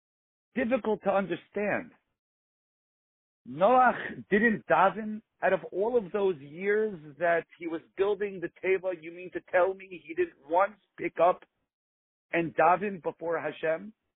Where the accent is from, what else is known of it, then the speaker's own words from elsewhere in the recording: Florida, United States; I am a boy that was born and raised in South Florida, so being there resonates greatly, and I hope one day that I can join you back in South Florida